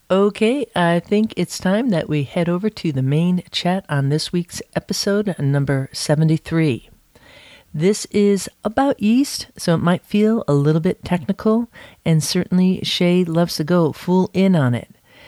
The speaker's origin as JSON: {"language": "English", "region": "Massachusetts", "country": "United States", "said": "Somerville, Massachusetts, my home state."}